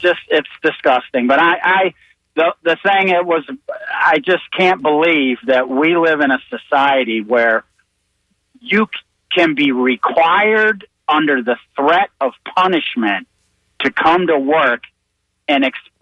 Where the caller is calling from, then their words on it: Clearwater, Florida, United States; from Clearwater.